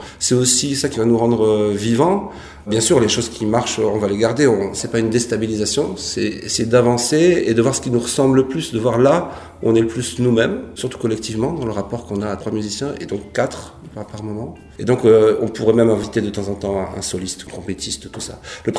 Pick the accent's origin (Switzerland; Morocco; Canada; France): France; Lille, Hauts-de-France; Moi, je suis originaire de Lille, du Nord.